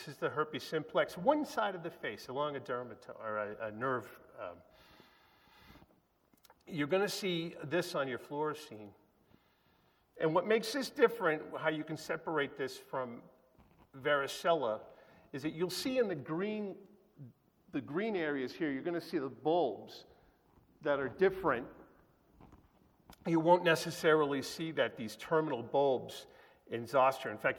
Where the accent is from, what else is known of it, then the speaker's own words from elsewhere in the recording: New England, United States; I grew up in New England, so the Boston Celtics, biggest prospect ever in his age, dropped dead.